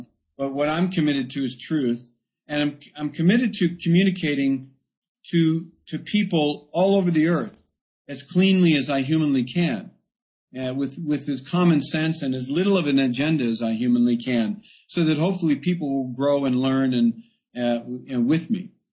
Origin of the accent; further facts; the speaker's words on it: United States; And I said, no, I'm an American.